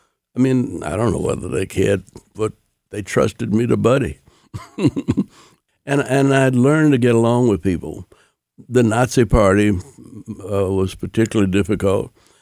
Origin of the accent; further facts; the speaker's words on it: New Orleans, Louisiana, United States; I grew up in New Orleans, and there was an Irish grocery store on one corner, and the next corner was an Italian bar.